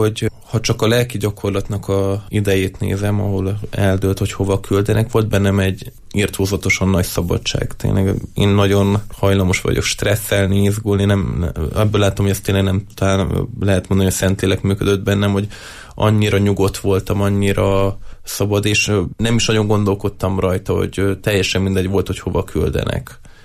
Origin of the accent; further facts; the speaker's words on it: Hungary; magyar vagyok